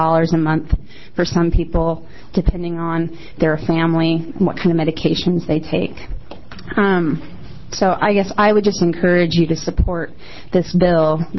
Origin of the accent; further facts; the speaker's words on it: Coquille, Oregon, United States; I am from Coquille, Oregon.